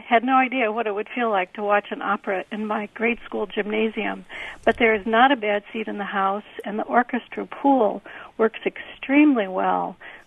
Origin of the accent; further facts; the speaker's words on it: Watseka, Illinois, United States; now in Urbana, United States; I grew up in Watsika, so it's been very exciting for me to have this happen in my little hometown.